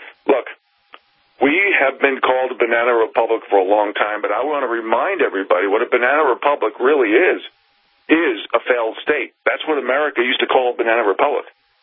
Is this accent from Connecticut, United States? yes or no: no; New York City, New York, United States; When I grew up in New York City, my plan A to get me to the Northern Rockies to do the mountain man thing